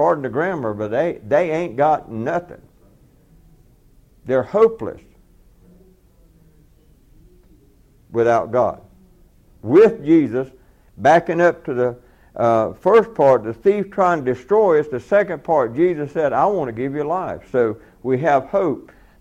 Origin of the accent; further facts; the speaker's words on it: Georgia, United States; I was born and raised in South Georgia. I was born extremely poor and raised that way.